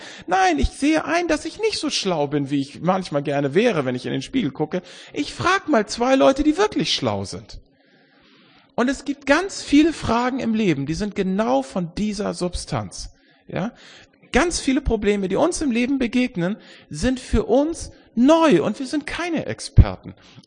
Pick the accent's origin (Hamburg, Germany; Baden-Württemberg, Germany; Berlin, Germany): Hamburg, Germany; Ich komme ja aus Hamburg, ne?